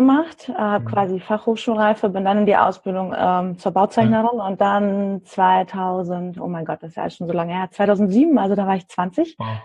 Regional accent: Germany; also born or lived in Kyrgyzstan; Geboren bin ich in Kirgisien und mit 1,5 nach Deutschland gekommen. Daher habe ich da auf jeden Fall eine Verbindung zu.

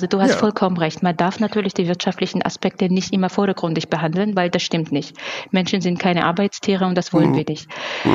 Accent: Georgia; now in Germany; ich komme ja aus Georgien und in Georgien sagt man, Gast ist der König.

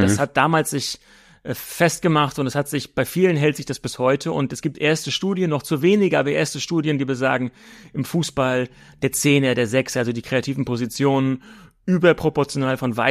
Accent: Rostock, Mecklenburg-Vorpommern, Germany; Übrigens auch in Deutschland war das so. Ich bin in Rostock aufgewachsen.

